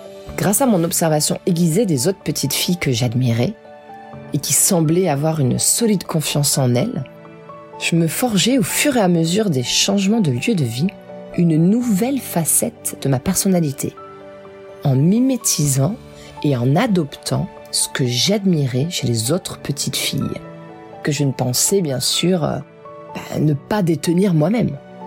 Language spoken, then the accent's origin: French; France; accent: French; also born or lived in Laval, Canada; now in Canada; l'école où j'allais, à Laval, qui est une région francophone, les autres enfants se moquaient de mon accent français.